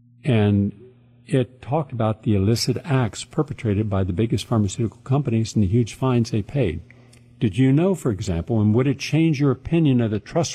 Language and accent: English; Parkersburg, West Virginia, United States; When I walked down the streets of my hometown of Parkersburg, West Virginia, when I went back last year to the reunion, everything had changed. My whole town had become a ghetto.